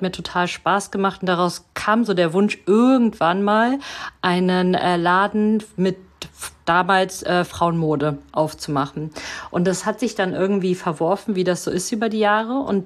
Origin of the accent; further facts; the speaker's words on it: Mönchengladbach, North Rhine-Westphalia, Germany; ich komme aus Mönchengladbach